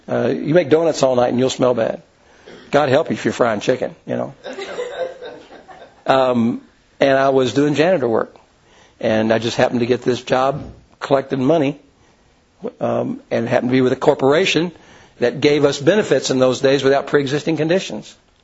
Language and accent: English; Louisville, Kentucky, United States; I'm from Louisville. We're all pretty men there in Louisville